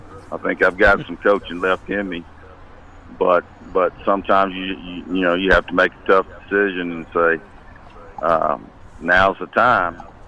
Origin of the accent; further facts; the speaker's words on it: Hattiesburg, Mississippi, United States; Being able to stay in Hattiesburg, my hometown, keep up with Southern Miss, and it's just been a great 44 years.